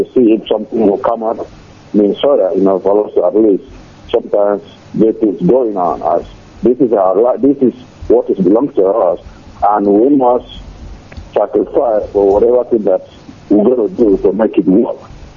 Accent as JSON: {"language": "English", "region": "Biafra", "country": "Nigeria", "said": "I said, oh, I'm from a Biafran. They said, oh, I thought you were from Nigeria. I'm like, no, I'm from a Biafran."}